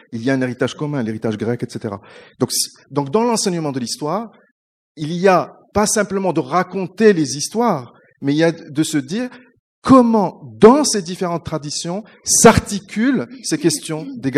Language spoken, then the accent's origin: French; Toronto, Ontario, Canada; also born or lived in Quebec; je suis de Toronto, mais comme vous le voyez, je parle français et j'ai vécu très longtemps au Québec et je suis doctorant en philosophie politique à l'Université de Paris, même si j'habite au Québec.